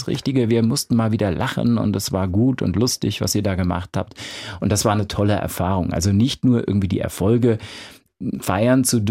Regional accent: Erfenbach, Rhineland-Palatinate, Germany; also born or lived in Kaiserslautern; ich bin natürlich in Kaiserslautern geboren, groß geworden in Erfenbach und gelebt habe ich lange Zeit im Ortsteil Lampertsmühle.

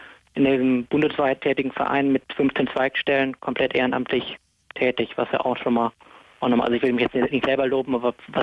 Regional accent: Essen, North Rhine-Westphalia, Germany; now in Munich, Germany; Na, ich komme eigentlich aus Essen.

